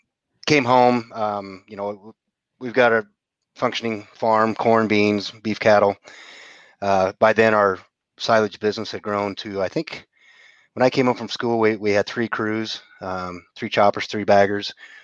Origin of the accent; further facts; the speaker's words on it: Illinois, United States; I grew up in West Central Illinois. Good or bad, we're only about 35 minutes away from Burlington, Iowa